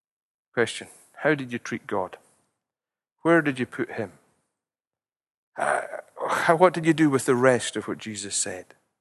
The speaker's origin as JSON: {"language": "English", "region": "Scotland", "country": "United Kingdom", "said": "Well, we're Scottish, we like to mourn."}